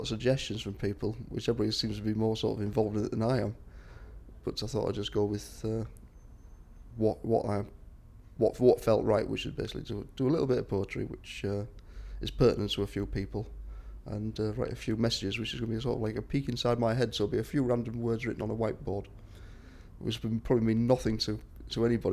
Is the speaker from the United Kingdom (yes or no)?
yes; Stockton-on-Tees, North East England, United Kingdom; now in York, United Kingdom; I'm 45, 46 in November, and I'm originally from Stockton Tees, but now I live in York.